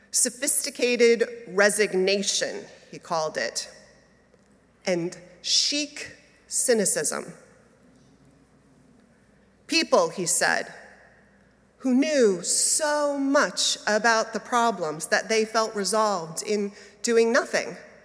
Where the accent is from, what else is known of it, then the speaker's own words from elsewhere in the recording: New York City, New York, United States; Growing up in the Unitarian Church of All Souls in New York City, the senior minister was Forrest Church.